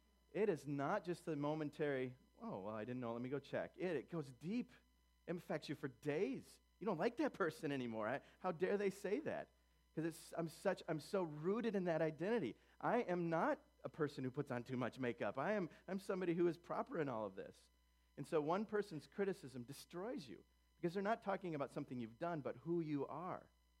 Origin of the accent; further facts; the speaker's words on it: United States; Okay, yeah, I'm American, I'm a guy, but what?